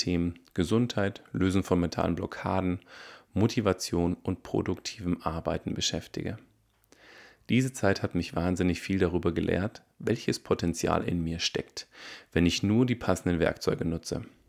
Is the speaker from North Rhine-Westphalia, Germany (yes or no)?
no; Baden-Württemberg, Germany; born there; Als geborener Schwabe tüftle ich gerne an neuen Konzepten.